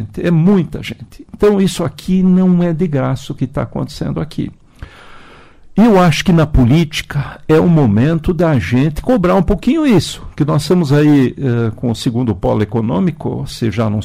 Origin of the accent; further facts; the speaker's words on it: Cascavel, Paraná, Brazil; quando você falava lá em Curitiba, sou de Cascavel, o pessoal associava com a serpente e tal.